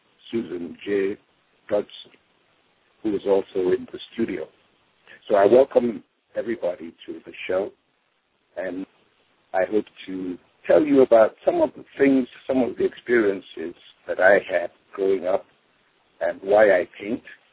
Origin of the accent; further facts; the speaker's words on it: Nigeria; now in Philadelphia, United States; I am a fine artist currently living in Philadelphia. I was born in Nigeria. I relocated to America, to Philadelphia, here in the United States, in the early 80s.